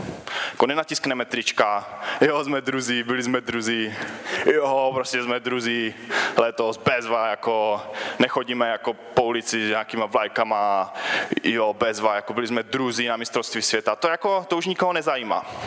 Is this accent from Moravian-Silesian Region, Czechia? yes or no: yes; Havířov, Moravian-Silesian Region, Czechia; jsem z Havířova. To je takové město trošku nahoru odtud, asi 100 kilometrů. A jsem z církve ESK.